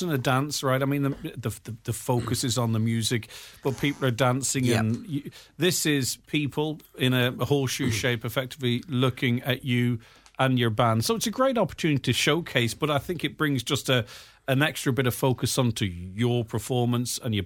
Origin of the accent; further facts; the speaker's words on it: Ireland; quick-witted the way we speak as Irish people and have that rhythm going there